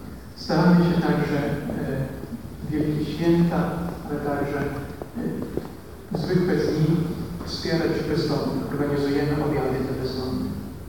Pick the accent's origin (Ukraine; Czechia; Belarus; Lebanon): Ukraine; Pochodzę z Ukrainy. Na Ukrainie pracuję w takim mieście Żytomierz.